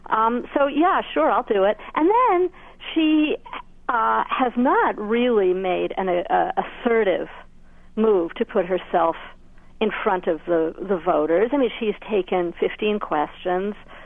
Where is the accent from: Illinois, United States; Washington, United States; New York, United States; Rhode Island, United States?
New York, United States; As a New Yorker, what I want is someone who has that fire in the belly